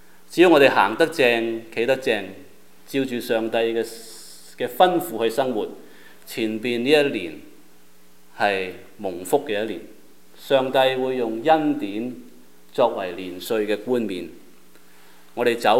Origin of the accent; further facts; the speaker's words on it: China; 因为我们是中国人，他不能够放胆讲